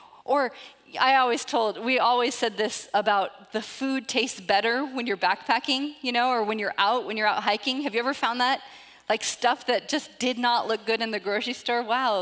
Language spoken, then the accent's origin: English; Seattle, Washington, United States; which I'm from Seattle and not a coffee drinker, I know, disgrace to my whole home city